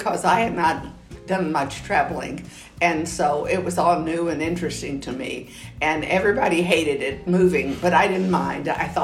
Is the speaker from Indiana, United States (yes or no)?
no; El Paso, Texas, United States; I grew up in the lower valley of El Paso, Texas.